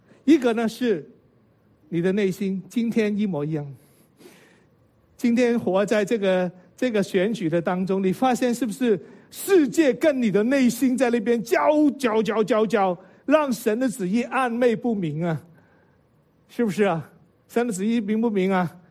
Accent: China; 有时候我们觉得我们是中国人哈，他是老美

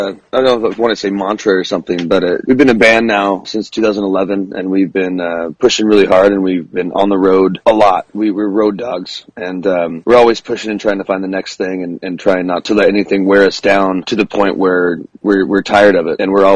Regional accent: California, United States; I love Southern rock, but people kind of get confused when we're from California, but we're playing Southern rock.

